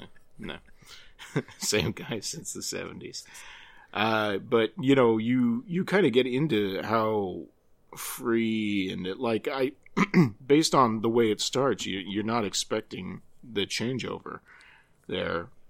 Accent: United States; based on, as an American, what I know of what happened in Russia.

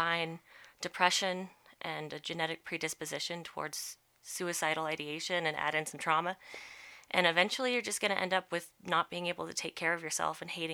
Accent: Brighton, Colorado, United States; I was born and grew up in Brighton.

